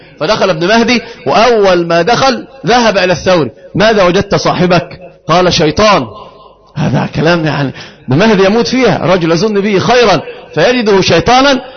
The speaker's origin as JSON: {"language": "Arabic", "region": "Upper Egypt", "country": "Egypt", "said": "ترى عندنا في الصعيد البعيد إيش يقولون"}